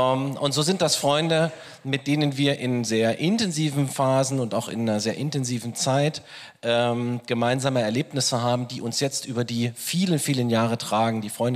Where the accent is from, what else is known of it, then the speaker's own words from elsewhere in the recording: Dresden, Saxony, Germany; now in Bietigheim, Germany; Ich bin aufgewachsen in Dresden und über verschiedene Stationen dann letztlich hier in Bietigheim gelandet.